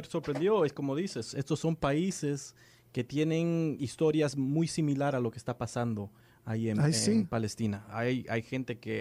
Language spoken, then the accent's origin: Spanish; Peru; yo soy de Perú